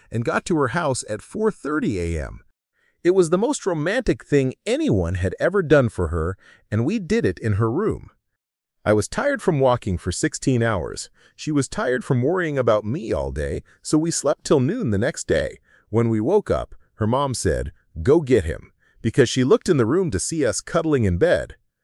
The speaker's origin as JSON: {"language": "English", "country": "United States", "said": "In reality, I'm American."}